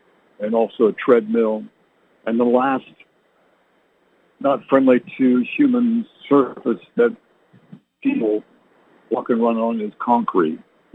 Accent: Canada; I slipped on ice living in Canada. I grew up in Canada.

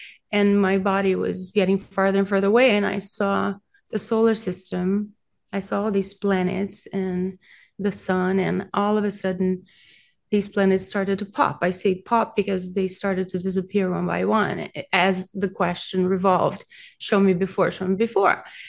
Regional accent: Brazil; I grew up in Brazil, and I had relatives who were mediums, transchannelers

